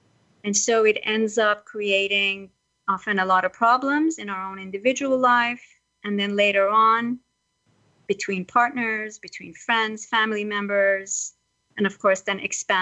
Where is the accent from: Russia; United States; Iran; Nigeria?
Iran; because I was born and raised in Iran